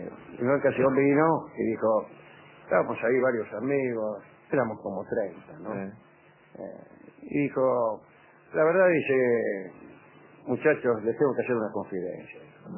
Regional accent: Argentina; podemos decir lo que pensamos como mujeres argentinas.

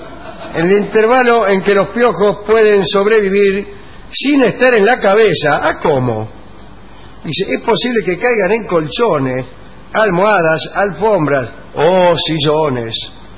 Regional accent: Berazategui, Buenos Aires Province, Argentina; de Berazategui

